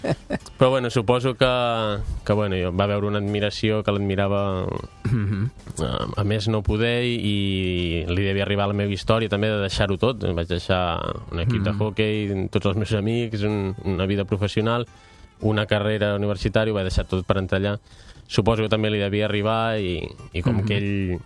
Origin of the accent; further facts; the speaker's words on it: Igualada, Catalonia, Spain; Jo venia del món de l'esport, soc d'Igualada, jugava a hockey patins.